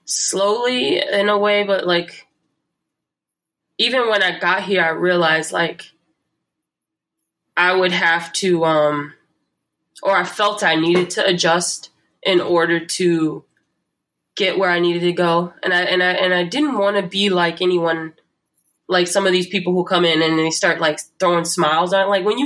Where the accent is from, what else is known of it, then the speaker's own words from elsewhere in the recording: New York, United States; because I grew up in New York, but as soon as I got here